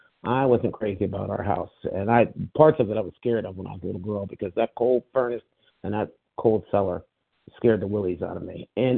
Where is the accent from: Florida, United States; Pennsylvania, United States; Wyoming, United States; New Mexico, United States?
Pennsylvania, United States; born there; I was born outside of Pittsburgh, little town near a river